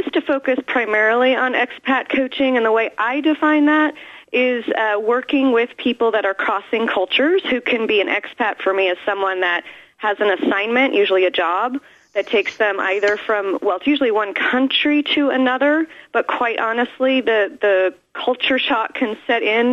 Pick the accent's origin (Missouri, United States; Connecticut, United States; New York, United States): New York, United States; New York City; I was a city girl, born and raised in New York City